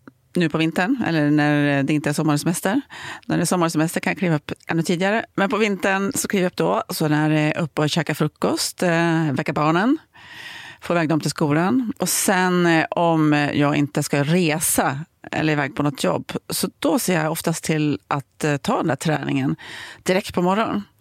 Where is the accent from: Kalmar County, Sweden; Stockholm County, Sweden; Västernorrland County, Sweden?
Västernorrland County, Sweden; Ullånger; also born or lived in Örnsköldsvik; jag flyttade faktiskt till Ullånger, ett mindre samhälle söder om Örnsköldsvik, när jag var 4. Till min pappas föräldrahem. Så jag uppväxt i Ullånger.